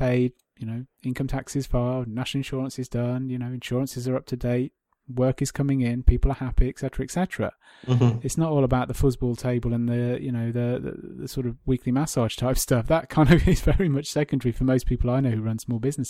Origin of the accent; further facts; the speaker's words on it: England, United Kingdom; And as an Englishman going over there occasionally for work related stuff